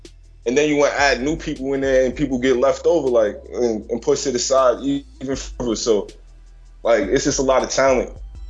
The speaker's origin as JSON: {"language": "English", "region": "New York", "country": "United States", "said": "I'm from New York, so Channel 9, they had a news report one night."}